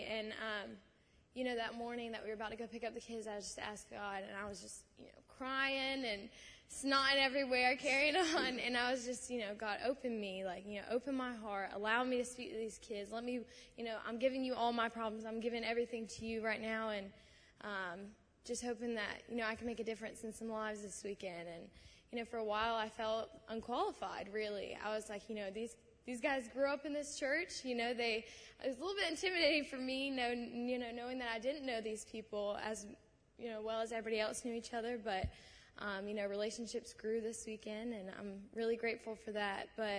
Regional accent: Columbia, United States; I'm from Columbia, so I drive an hour to be here.

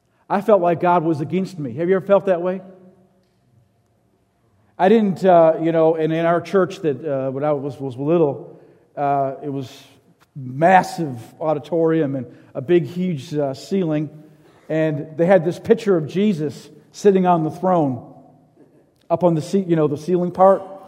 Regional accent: St. Paul, Minnesota, United States; So I grew up in church. And the city where I'm from is St. Paul, Minnesota, is predominantly Catholic, 65% of the city.

